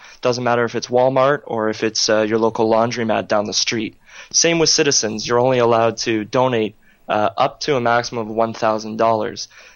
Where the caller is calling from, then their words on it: Ontario, Canada; I'm actually calling from Ontario, Canada